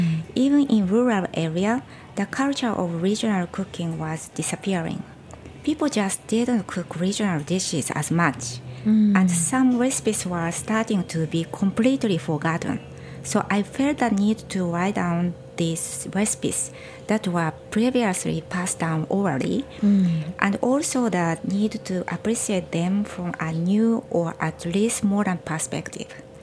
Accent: Kyoto, Japan; I used to make chirimen sancho, which is my hometown specialty from Kyoto, for fun.

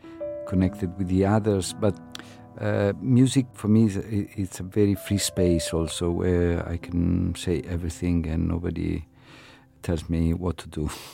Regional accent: Turin, Piedmont, Italy; Yes, I was born in Torino, and I was born in 1955, so I grew up in the 60s.

